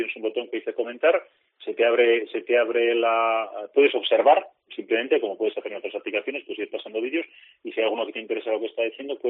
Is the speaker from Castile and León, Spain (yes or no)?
no; Zaragoza, Aragon, Spain; Pero yo soy de Zaragoza, soy mañico